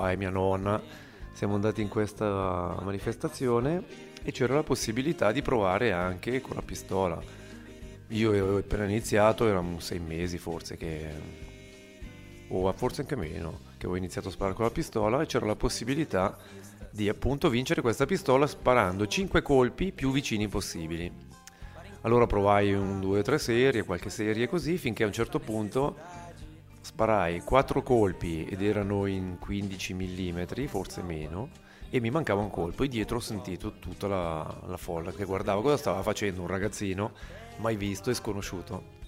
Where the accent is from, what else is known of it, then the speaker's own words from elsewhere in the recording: Chiasso, Ticino, Switzerland; now in Novazzano, Switzerland; sono nato il 25 agosto del 67, nato e cresciuto a Chiasso, attualmente vivo a Novazzano, e sposato, due figlie